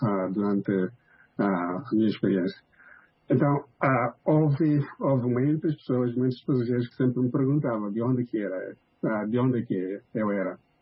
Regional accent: Mozambique; eu sou de Moçambique

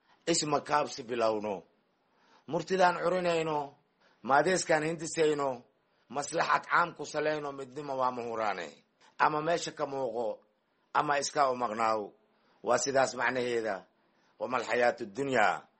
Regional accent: Jilib, Middle Juba, Somalia; born there; aniga waxaan ku dhashay Jilib

